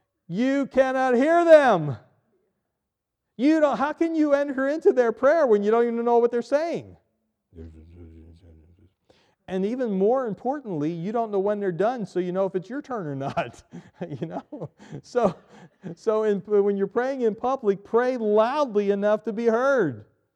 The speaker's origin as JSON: {"language": "English", "town": "Reading", "region": "Pennsylvania", "country": "United States", "tie": "born or raised there", "said": "came to Reading, Pennsylvania, my hometown."}